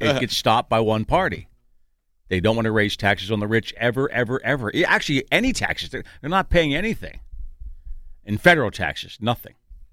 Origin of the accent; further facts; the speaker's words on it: Mechanicsburg, Pennsylvania, United States; Uh-oh. That's my hometown. Do I know the guy?